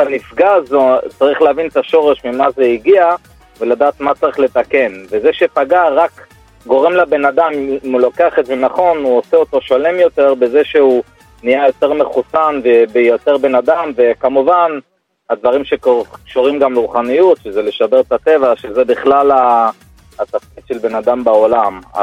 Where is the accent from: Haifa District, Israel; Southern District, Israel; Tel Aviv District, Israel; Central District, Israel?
Tel Aviv District, Israel; Bnei Brak; אני מבני ברק.